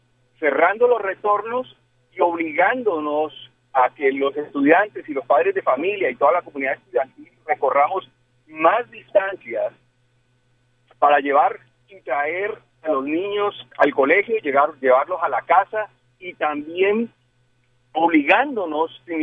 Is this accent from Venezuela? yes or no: no; Colombia; estamos preparando una manifestación en el derecho que nos asiste como ciudadanos colombianos.